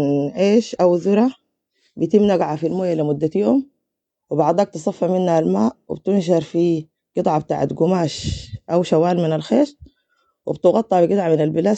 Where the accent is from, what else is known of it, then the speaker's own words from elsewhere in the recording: Sudan; إحنا كسودانيين أدواتنا كلها وحاجاتنا بنعدها قبل رمضان